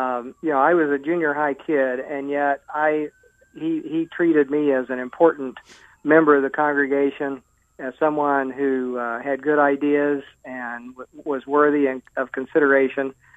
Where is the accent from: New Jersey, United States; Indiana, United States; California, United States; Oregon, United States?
Indiana, United States; Bloomfield; now in Terre Haute, United States; I grew up in a small town of 2,500 people called Bloomfield, Indiana. It's just about an hour's drive from where I sit in my home now in Terre Haute, Indiana.